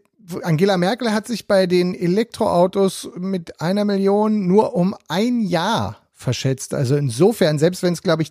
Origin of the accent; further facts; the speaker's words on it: Berlin, Germany; Bisher fliegen in meiner Heimatstadt Berlin verhältnismäßig wenig Helikopter durch die Luft.